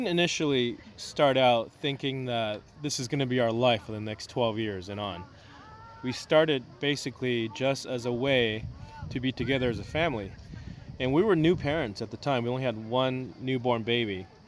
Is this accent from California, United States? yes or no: yes; California, United States; knowing that it's not just, we're from California, it's not just roaming around the West Coast.